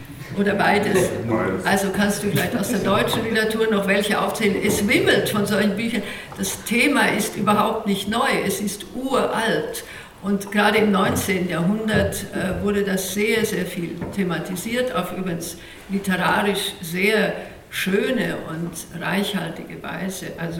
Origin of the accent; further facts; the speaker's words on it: Rimavská Sobota, Banská Bystrica Region, Slovakia; Meine Heimatstadt Rimavská Sobota oder Rimaszombat ungarisch hat mich zur Ehrenbürgerin gemacht